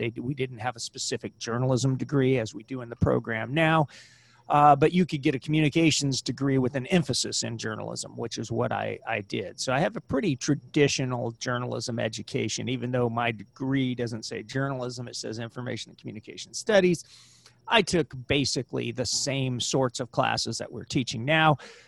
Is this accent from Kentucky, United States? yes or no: no; Oroville, California, United States; I started out at my in the newspaper business at my hometown paper, the Oroville Mercury Register.